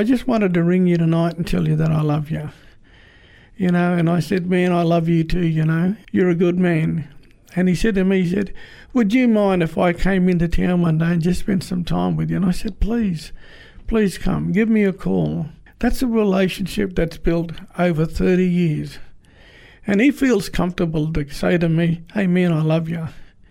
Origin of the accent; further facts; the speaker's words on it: Moree, New South Wales, Australia; he knew I came from Moree